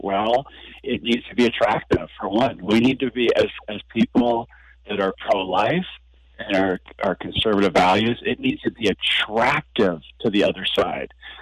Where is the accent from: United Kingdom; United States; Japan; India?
United States; Omaha, Nebraska; We're from Omaha all the way across the country.